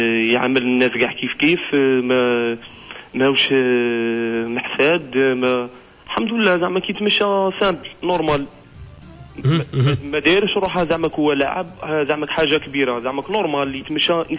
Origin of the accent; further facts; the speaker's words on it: Algeria; now in Tunisia; نشكروهم برشا ملي جينا من الجزائر هنا